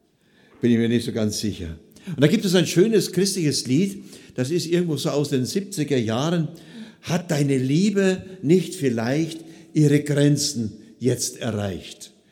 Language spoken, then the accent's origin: German; Oberammergau, Bavaria, Germany; Geboren und aufgewachsen bin ich in Oberammergau in Oberbayern. Ich bin verheiratet mit Heide. Wir wohnen im Nordschwarzwald, eigentlich 1,5 Stunden von hier